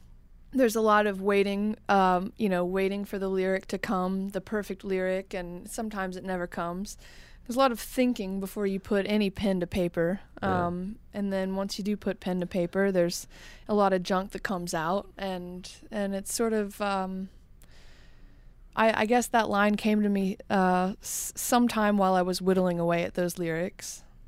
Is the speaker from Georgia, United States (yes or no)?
yes; Macon, Georgia, United States; I'm from Macon, Georgia, so every time the radio came on in the car, it was country.